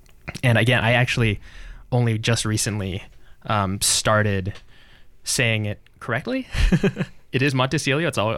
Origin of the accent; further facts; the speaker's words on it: Philippines; I'm full Filipino.